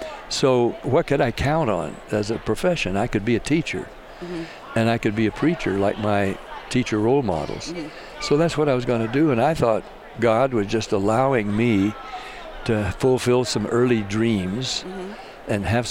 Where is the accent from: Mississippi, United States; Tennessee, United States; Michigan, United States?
Tennessee, United States; Nashville; We were two Tennessee boys. Yeah. He was from Memphis, I was from Nashville.